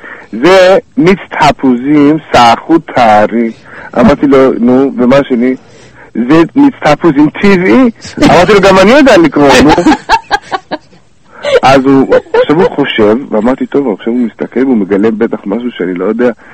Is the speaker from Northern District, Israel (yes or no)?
no; Tnuvot, Central District, Israel; אני עובד בא ממושב של תימנים, מושב תנובות שנמצא באזור השרון.